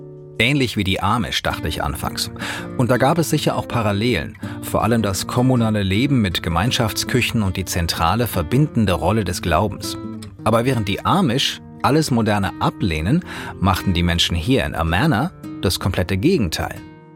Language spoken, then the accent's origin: German; Hanau, Hesse, Germany; vor den Toren meiner Heimatstadt Hanau in Hessen.